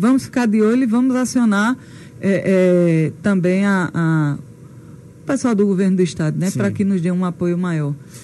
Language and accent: Portuguese; Serra Talhada, Pernambuco, Brazil; Hoje em Serra Talhada, eu sou de Serra Talhada, né?